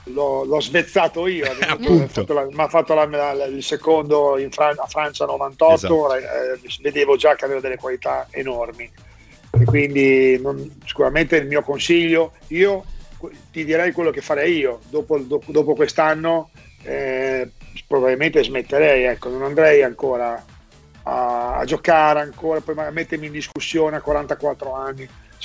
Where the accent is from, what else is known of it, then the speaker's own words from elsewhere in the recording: Bologna, Emilia-Romagna, Italy; da bolognese, da ex portiere del Bologna e da tifoso del Bologna